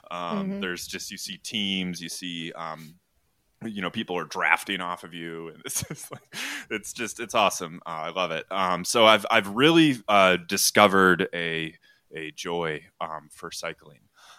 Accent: Evergreen, Colorado, United States; It starts in my hometown of Evergreen, Colorado. So I, you know, grew up, my dad would do it.

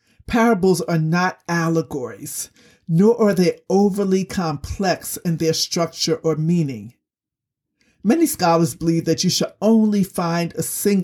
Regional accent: Newark, New Jersey, United States; I grew up in Newark, New Jersey, often called Brick City. We didn't sow seed or have sheep. We did, however, have dangerous roads to walk down.

